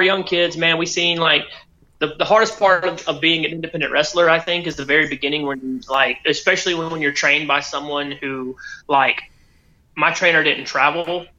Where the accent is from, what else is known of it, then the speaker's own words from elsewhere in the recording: Alabama, United States; where are you from? I'm from Alabama. That's 11 hours away.